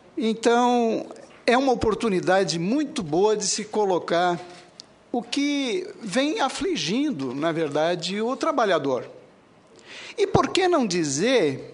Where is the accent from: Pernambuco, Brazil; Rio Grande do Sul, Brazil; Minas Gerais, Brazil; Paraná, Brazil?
Rio Grande do Sul, Brazil; São Luiz Gonzaga; Sou lá do São Luís Gonzaga.